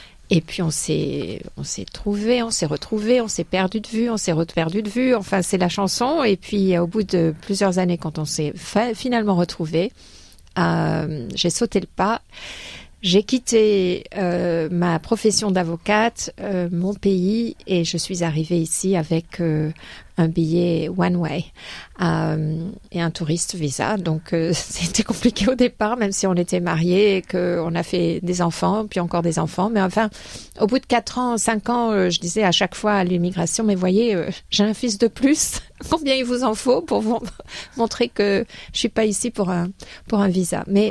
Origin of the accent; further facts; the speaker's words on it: Monaco; J'étais établie à Monaco puisque c'est mon pays d'origine.